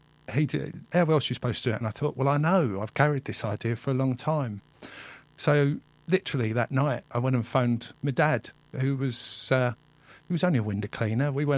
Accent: Bromley, London, United Kingdom; also born or lived in Winchester; I'm actually from Bromley, but at the time it was Winchester.

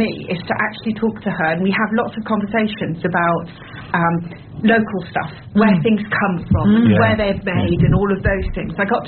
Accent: Hauts-de-France, France; now in England; when I say I'm French, everybody thinks wine. I grew up in Flanders, so I'm from beer country

